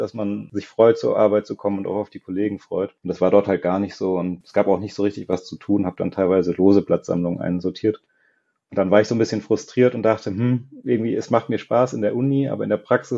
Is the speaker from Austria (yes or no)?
no; Lake Constance, Germany; Also ich bin am Bodensee aufgewachsen, habe dort mein Abitur gemacht